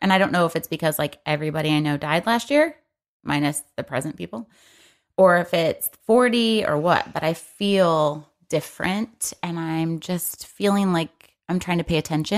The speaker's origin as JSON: {"language": "English", "region": "Michigan", "country": "United States", "said": "Oh, don't forget, we're both from Michigan. Sometimes it sneaks out."}